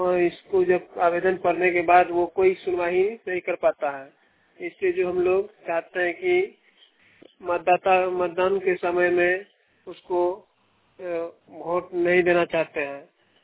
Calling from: Indrapur Barara, Bihar, India; Eight बरारा post, Indrapur बरारा, district Araria से बोल रहा हूँ।

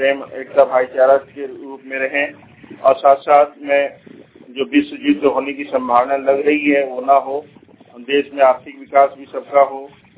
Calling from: Jharkhand, India; खुदगड्डा स्वांग बोकारो झारखंड से बोल रहा हूँ।

